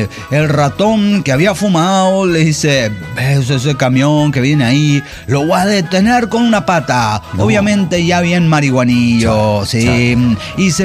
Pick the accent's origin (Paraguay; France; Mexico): Paraguay; now in Washington, United States; paraguayo en Washington.